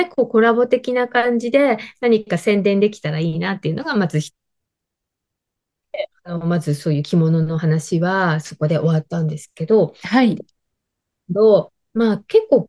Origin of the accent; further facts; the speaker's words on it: Akita, Japan; 私、秋田ですけど、秋田から。